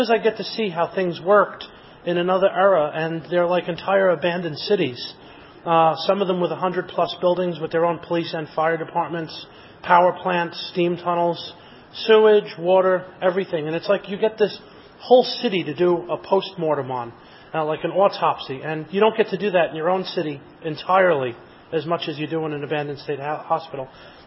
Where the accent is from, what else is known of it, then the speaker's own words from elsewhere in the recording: New York, United States; because I come from New York State.